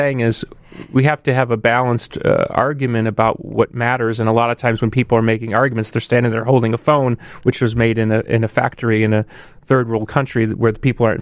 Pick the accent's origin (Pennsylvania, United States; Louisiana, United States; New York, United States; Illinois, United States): Illinois, United States; Glendale Heights; growing up in Glendale Heights, Illinois, I didn't know that went on